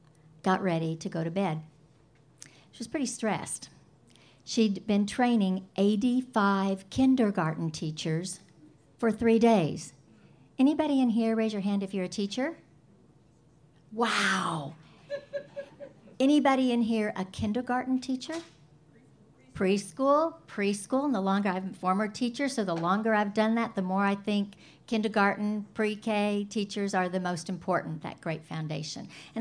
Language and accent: English; Norman, Oklahoma, United States; I'm from Norman, Oklahoma, and my abstinence date is May 24th, 2012